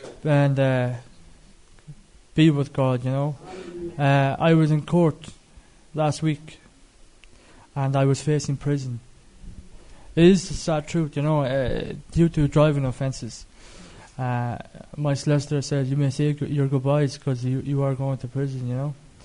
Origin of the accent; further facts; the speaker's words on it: Belfast, Northern Ireland, United Kingdom; now in Dublin, Ireland; I am originally from Belfast, Northern Ireland. I come from a really Catholic background.